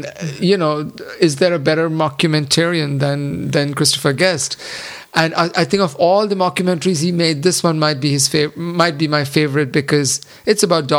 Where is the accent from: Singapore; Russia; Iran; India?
India; maybe I grew up in India and I have a particular affection for that.